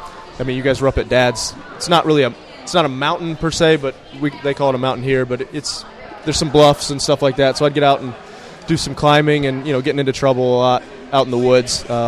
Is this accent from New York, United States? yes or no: no; Cookeville, Tennessee, United States; also born or lived in Michigan; You know, I was born in Michigan, but Tennessee's home. Cookeville's. I mean, from the time I was 4 years old, this is these are the people I knew and everybody I grew up with.